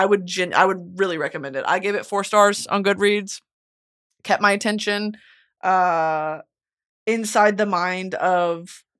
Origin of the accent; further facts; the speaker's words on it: Texas, United States; Because, I mean, you know, we're from Texas, like, there is a culture there